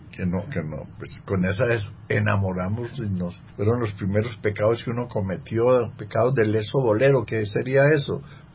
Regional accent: Argentina; soy de Argentina, soy hincha del River Plate, y en cada país tiene uno su siriri. En Alemania, donde viví dos meses

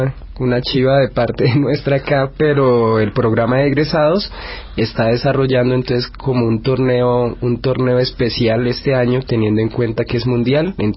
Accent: Colombia; todos somos colombianos, todos somos hermanos.

